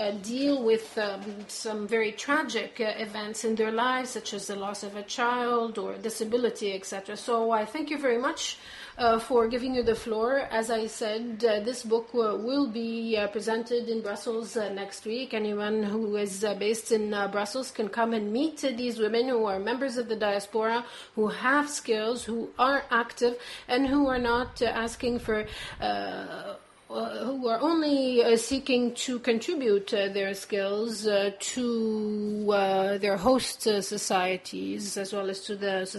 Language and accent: English; Palestine; I'd like to say that I come from Palestine, which is the last country in this world still suffering from the Israeli occupation.